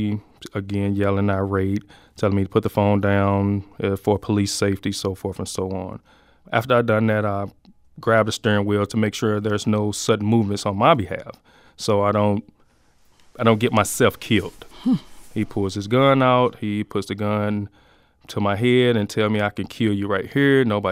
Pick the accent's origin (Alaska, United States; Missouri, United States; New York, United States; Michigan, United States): Missouri, United States; St. Louis; I'm a veteran from St. Louis. I'm born and raised in the city